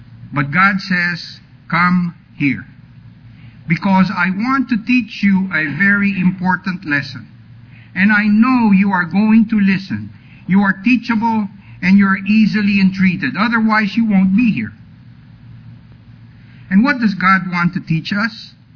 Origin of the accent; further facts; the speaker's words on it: Texas, United States; accent: Texas; be glad that I still have not lost my Texas accent.